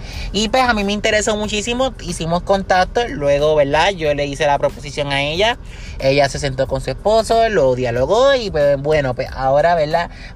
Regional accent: Humacao, Puerto Rico; en una radio de mi pueblo, Humacao

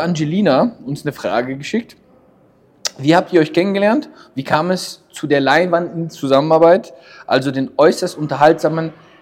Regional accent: Germany; Ja, also ich glaube, die Idee ist einfach ganz klar daraus entstanden, dass ich halt wirklich Deutscher bin und Luca halt wirklich Wiener.

